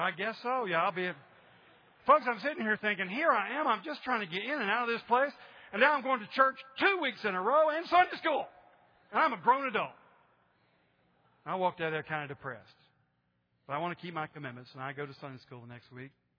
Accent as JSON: {"language": "English", "country": "United States", "tie": "born or raised there", "said": "I grew up near the Smoky Mountains, not close enough to them to make out the individual trees, but close enough to them to make out the purple majesty."}